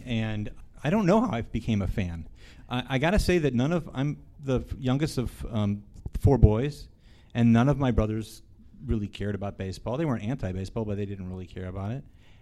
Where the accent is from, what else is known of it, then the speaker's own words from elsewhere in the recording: St. Louis, Missouri, United States; I'm a Cardinal fan because I grew up in St. Louis, but it's a great mystery.